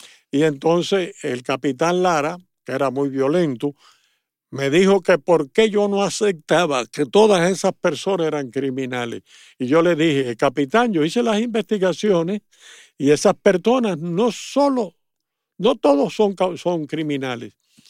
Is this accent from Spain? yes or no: no; Manatí, Las Tunas, Cuba; Yo soy de Dumañuecos, Manatí, Las Tunas. Pero el municipio era en aquella época Oriente, que era, pero Las Tunas pertenecía a Oriente.